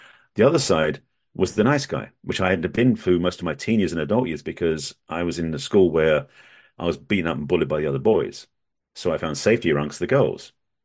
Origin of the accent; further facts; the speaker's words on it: England, United Kingdom; now in Los Angeles, United States; I'm originally from England. I lived in LA, California for most of my adult life now.